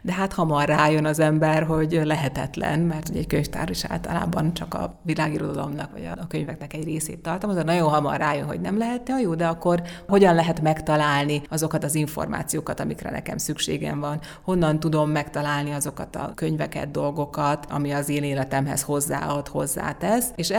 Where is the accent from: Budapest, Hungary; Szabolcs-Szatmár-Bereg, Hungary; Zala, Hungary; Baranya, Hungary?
Szabolcs-Szatmár-Bereg, Hungary; Fehérgyarmat; ott a környékén, Fehérgyarmaton jártam iskolába, és ott a környéken nőttem föl.